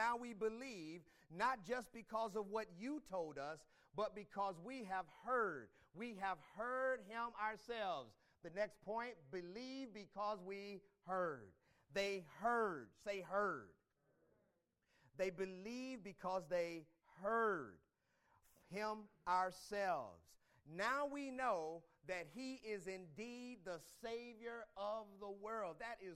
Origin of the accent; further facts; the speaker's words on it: St. Louis, Missouri, United States; in my hometown back in St. Louis, Missouri, it doesn't matter who I am here.